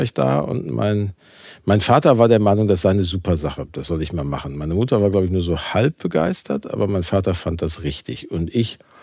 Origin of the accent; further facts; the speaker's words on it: Gelsenkirchen, North Rhine-Westphalia, Germany; wenn man dann da Kinder aus anderen Gegenden Deutschlands traf und man sagte denen, wir kommen aus Gelsenkirchen